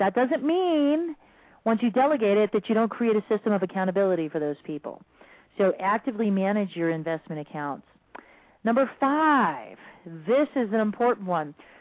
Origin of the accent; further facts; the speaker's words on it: Arizona, United States; but I am from Arizona, and we already did this once with the RTC, and evidently that wasn't a big enough lesson for everyone when our real estate markets were destroyed